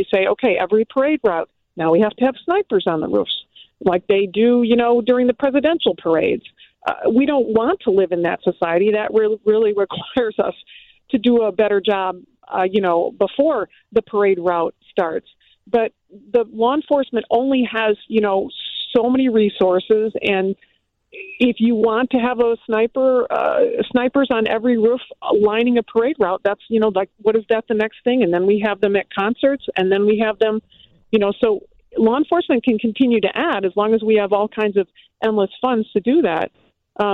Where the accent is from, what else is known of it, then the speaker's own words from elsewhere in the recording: Detroit, Michigan, United States; the challenge with the parents right now up in Detroit, my hometown.